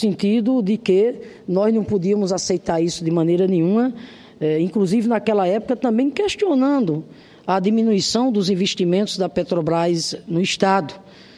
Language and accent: Portuguese; Rio Grande do Norte, Brazil; lá do meu estado, Rio Grande do Norte